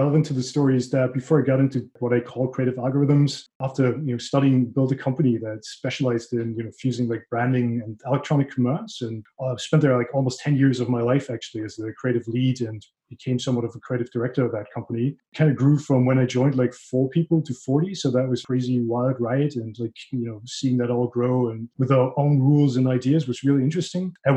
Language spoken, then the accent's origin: English; Paderborn, North Rhine-Westphalia, Germany; But I grew up in Paderborn, which is like super small, but somewhat tech-focused city in Germany, west of Germany to be exact.